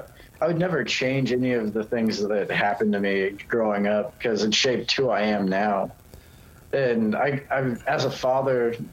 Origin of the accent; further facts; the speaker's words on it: Daytona Beach, Florida, United States; born there; Yeah, see, I was born in Daytona Beach, so about like an hour and a half north. But I spent a lot of like my early childhood, like moving all across the U.S. with my family.